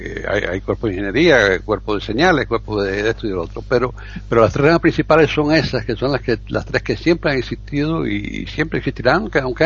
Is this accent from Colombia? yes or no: no; Cuba; accent: Cuban; gracias a eso pude, con mi acento cubano, que sé qué, pude hacerlo